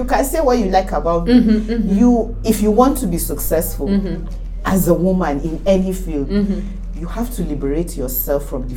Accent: Adamawa, Nigeria; My family back home is well known for, we're originally from Adamawa State, so, you know, we're well known for being scholars and, you know, professors and stuff like that.

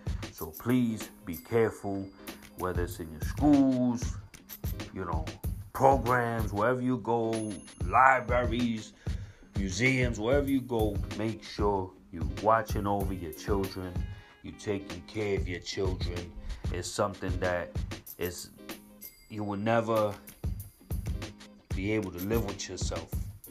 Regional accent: Bronx, New York, United States; You know, if anybody and everybody knows, I'm from the Bronx, born and raised.

